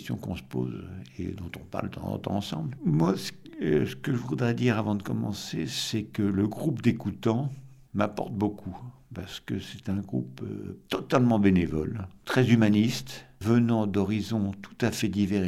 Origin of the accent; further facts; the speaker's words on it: Armentières, Hauts-de-France, France; Il se fait que je suis d'Armentières d'origine